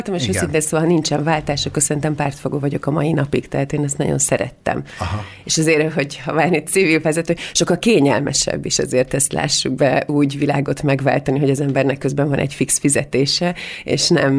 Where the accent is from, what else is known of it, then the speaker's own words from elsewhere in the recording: Budapest, Hungary; hiszen mondjuk Pesten egy panelben nőttem fel.